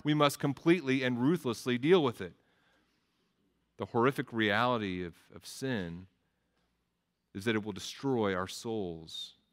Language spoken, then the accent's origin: English; Texas, United States; I grew up in Texas, and in Texas, in the school systems, you're required to take 2 years of Texas history